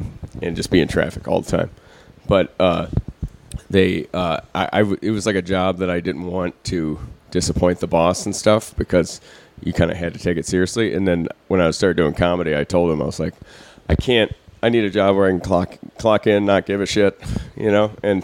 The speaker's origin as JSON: {"language": "English", "town": "Atlanta", "region": "Georgia", "country": "United States", "said": "Yeah. Yeah, I'm from Atlanta."}